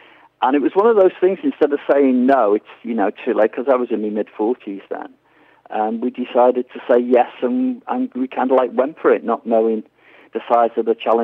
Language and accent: English; Liverpool, North West England, United Kingdom; also born or lived in Runcorn; Originally from Liverpool, lived in Anfield, and then went Daneville Road. And then the family moved across to Runcorn, to the new town, when they were being developed.